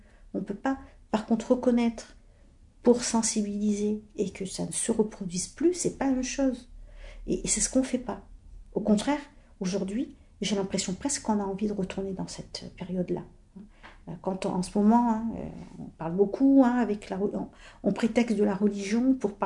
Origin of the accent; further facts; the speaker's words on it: France; Mais je suis française et je me sens à 2000%.